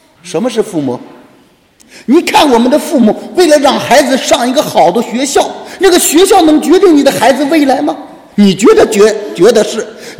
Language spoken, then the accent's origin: Chinese; China; 我们中国人的美国梦不是也不算附魔？